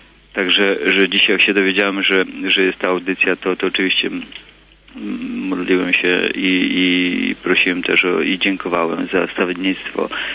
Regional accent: southern Poland, Poland; moved away; Ja pochodzę z południa Polski

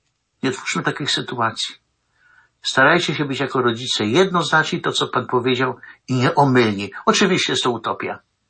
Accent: Chełmża, Kuyavian-Pomeranian Voivodeship, Poland; Ja wychowałem się w Chełmży, tam jest przepiękny kościół gotycki, przepiękny, a to było lata 60.

